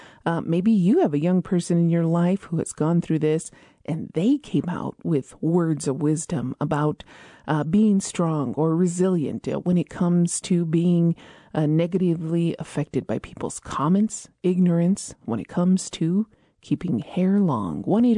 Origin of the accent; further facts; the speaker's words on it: Isleta Pueblo, New Mexico, United States; from Isleta Pueblo.